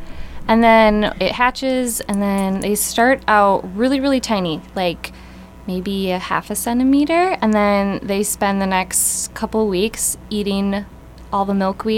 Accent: Woodbury, Minnesota, United States; Yeah, I grew up in Woodbury.

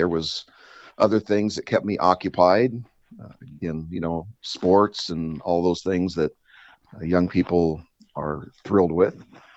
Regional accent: Imperial Beach, California, United States; also born or lived in England / Arizona / Oregon; I am actually from the West Coast. I was actually born in England. My father was in the Air Force, but they're natives of San Diego area, in Imperial Beach specifically. So I was raised in Imperial Beach and then spent a little bit of time in Arizona and Oregon.

